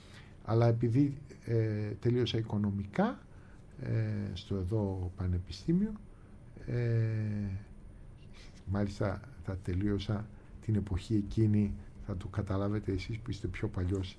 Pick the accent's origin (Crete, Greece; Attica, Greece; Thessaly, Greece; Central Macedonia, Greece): Attica, Greece; Athens; εγώ μεγάλωσα στην Αθήνα, με πολλαπλές καταγωγές οικογενειακές και από την Σμύρνη και από τη Μάνη, πατρική από τη Μάνη